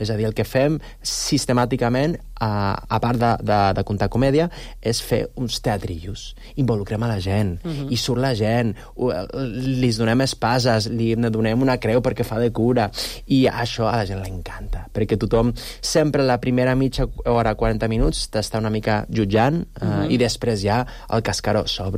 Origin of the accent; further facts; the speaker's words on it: Buñol, Valencian Community, Spain; now in Sant Cugat del Vallès, Spain; Jo sóc valencià, sóc d'un mm-hmm. poble que es diu Bunyol.